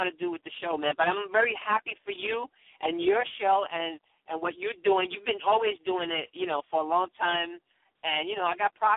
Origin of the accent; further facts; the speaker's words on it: Bronx, New York, United States; We're from the Bronx, New York, and, you know, people don't realize, man, the Bronx is tough, you know what I'm saying?